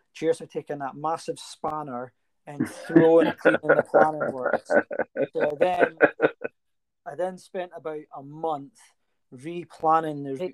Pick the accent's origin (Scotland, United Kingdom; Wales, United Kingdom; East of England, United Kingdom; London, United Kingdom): Scotland, United Kingdom; Aberdeen; I'm from Aberdeen. I don't like to spend money.